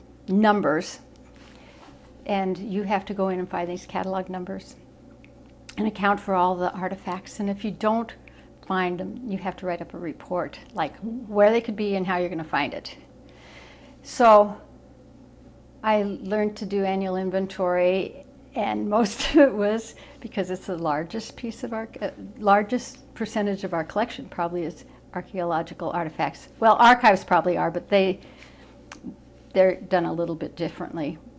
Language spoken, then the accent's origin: English; Anchorage, Alaska, United States; born or raised there